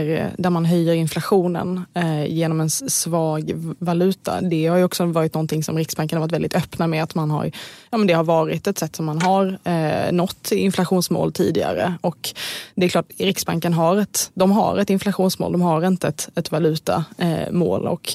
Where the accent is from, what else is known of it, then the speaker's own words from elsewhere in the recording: Sweden; Och sen är det klart att det också det är genant som svensk, oavsett om man är företagare eller ej